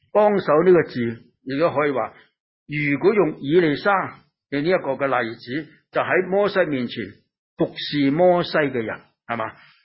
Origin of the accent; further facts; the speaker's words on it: China; 我中国人有一句话讲：君子慎其独